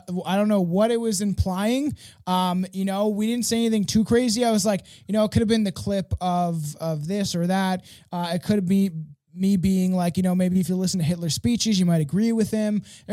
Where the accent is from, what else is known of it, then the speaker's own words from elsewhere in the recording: Canada; I've always, you know, loved being Canadian, but I don't love my government